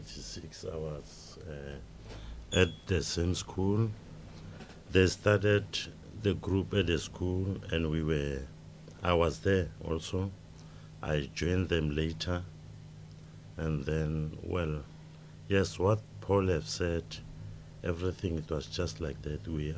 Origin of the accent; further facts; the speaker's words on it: Pretoria, Gauteng, South Africa; We are from Pretoria, in a township called Soshanguve.